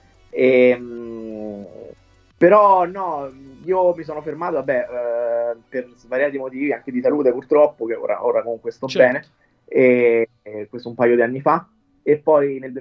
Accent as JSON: {"language": "Italian", "town": "Rome", "region": "Lazio", "country": "Italy", "said": "Sì, sono di Roma."}